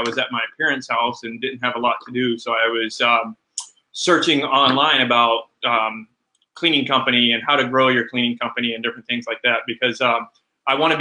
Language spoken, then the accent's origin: English; Nebraska, United States; moved away; Originally from Nebraska. I think there's five people from the whole state. But we moved from Nebraska. I moved from Nebraska, and people always ask me why.